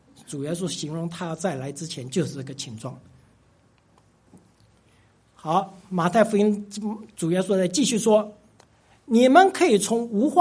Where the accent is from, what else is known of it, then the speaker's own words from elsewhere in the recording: China; 我们中国人尤其都知道，还在中国发生的很多